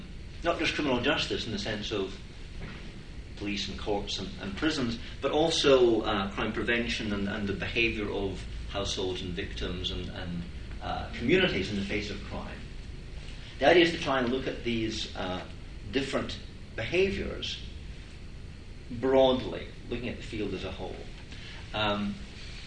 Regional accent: Scotland, United Kingdom; now in United States; I'm not American by origin, I'm actually from Scotland, and I know the UK very well.

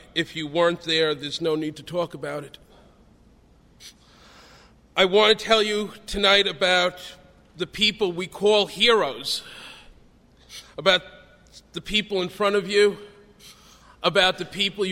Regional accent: Bronx, New York, United States; I had dreams of helping to rebuild the South Bronx, where I'd grown up, to physically restore the neighborhood

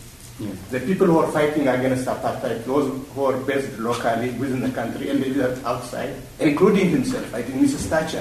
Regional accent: Ethiopia; I am originally from Ethiopia.

